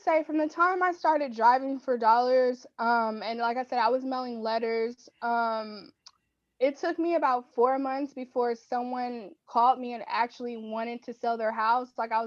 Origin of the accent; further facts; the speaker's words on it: Los Angeles, California, United States; me, young Black woman in LA, I am able to do a deal in my hometown.